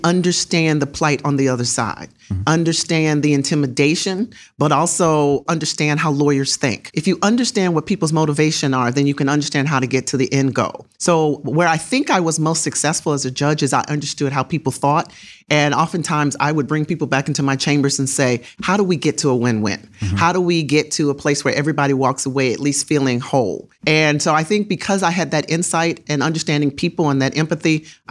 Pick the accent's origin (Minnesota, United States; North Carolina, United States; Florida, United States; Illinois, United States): Illinois, United States; Chicago; So I always start with the fact that I grew up in Chicago, Illinois. I still call Chicago home.